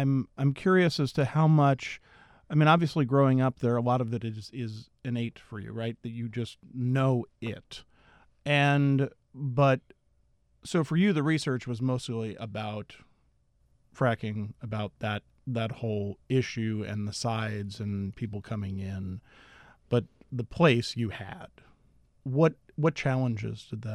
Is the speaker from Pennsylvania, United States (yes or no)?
yes; Philadelphia, Pennsylvania, United States; And when I think of Pennsylvania, I grew up in Philadelphia